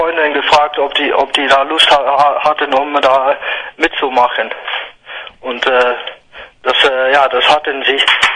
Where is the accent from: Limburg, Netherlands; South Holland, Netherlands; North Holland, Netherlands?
Limburg, Netherlands; German is a second language; now in near Amsterdam, Netherlands; seit ein paar Jahren dahin gezogen, also in der Nähe von Amsterdam, aber ich komme so eigentlich so aus dem Süden von den Niederlanden, so in der Nähe von Aachen, aus die Ecke.